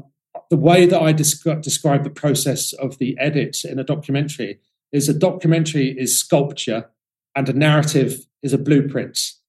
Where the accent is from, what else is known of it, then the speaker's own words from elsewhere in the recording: London, United Kingdom; but I'm a Londoner and I've got Mancunian friends